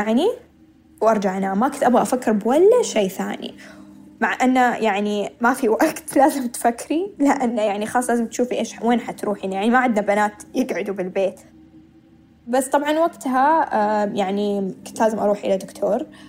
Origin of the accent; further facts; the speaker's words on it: Saudi Arabia; moved away as an adult; أنا بطلع من السعودية أخيرا عشان يكون عندي الحرية اللي ما كان عندي إياها